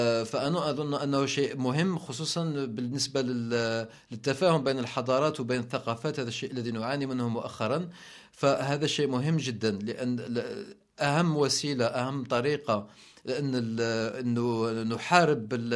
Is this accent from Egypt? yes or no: no; Algeria; سعيدة يعني بالنسبة لي كجزائري أني نقدم فيلمي في هذا المهرجان